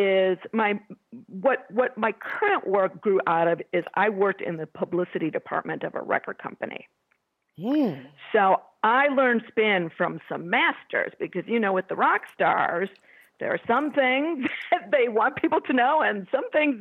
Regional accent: Detroit, Michigan, United States; moved away as an adult; now in Los Angeles, United States; I moved here in 1994. I'm from the suburbs of Detroit, and I do miss Michigan.

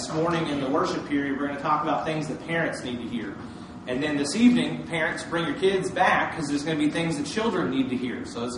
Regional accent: Vermont, United States; I grew up in Vermont, so I'm not as familiar with this area of the country as most people who live around here.

